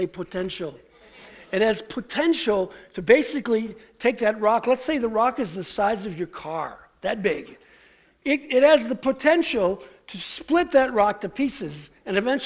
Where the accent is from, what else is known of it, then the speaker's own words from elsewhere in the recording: New York, United States; when I was growing up in Western New York, once again, the Great Lakes were near to us where I lived.